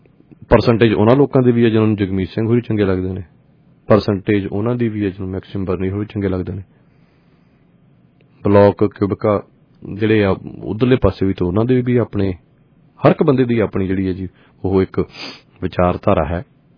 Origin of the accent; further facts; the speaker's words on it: Punjab, India; ਕਿਉਂਕਿ ਜਿਹੜੇ ਅਸੀਂ ਪੰਜਾਬੀ ਹਾਂ ਨਾ, ਜਾਂ ਫਿਰ ਆਪਾਂ ਭਾਰਤੀ ਹਾਂ